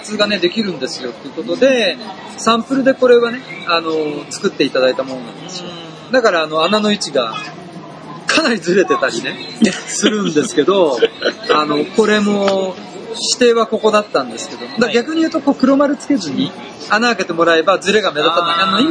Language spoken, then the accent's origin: Japanese; Tokyo, Japan; now in Osaka, Japan; 僕もまあ東京出身ではあるんですけども、